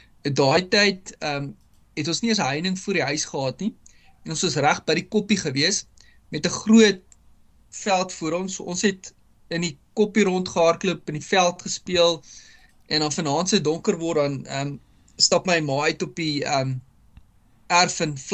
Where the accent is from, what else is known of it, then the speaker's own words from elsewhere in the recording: Winburg, Free State, South Africa; Ek is gebore in 'n klein vrystaatse dorpie genaamd …. En toe ek bitter klein was, toe trek ons Wimberg toe.